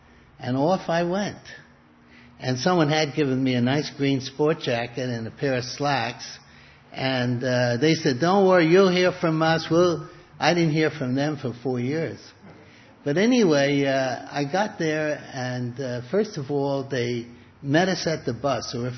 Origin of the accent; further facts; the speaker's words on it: Brooklyn, New York, United States; Now, I'm a boy from Brooklyn. I never saw a live cow in my life.